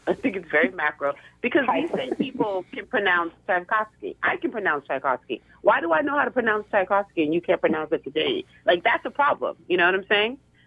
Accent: United States; I'm Nigerian American as well.

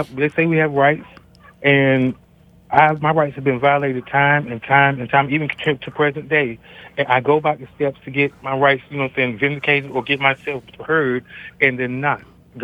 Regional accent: North Carolina, United States; moved away; I'm from North Carolina. I've been here 23 years, and I have been navigated through this city

